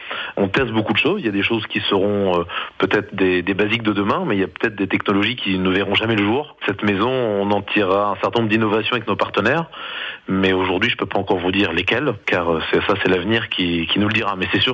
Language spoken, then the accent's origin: French; Alençon, Normandy, France; On est tous originaires d'Alençon.